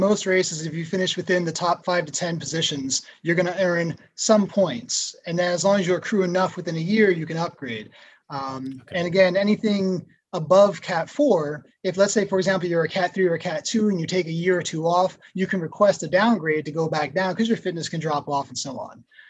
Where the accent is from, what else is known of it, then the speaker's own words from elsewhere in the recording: Brooklyn, New York, United States; now in Tulsa, United States; It's, you know, Tulsa is a little big city. I'm originally from Brooklyn. So I'm used to big cities.